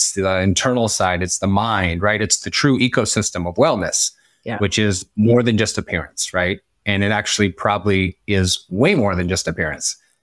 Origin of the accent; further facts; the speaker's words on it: Midwest, United States; also born or lived in Colorado; now in Florida, United States; I grew up in the Midwest, so tornadoes are pretty much always there in the summer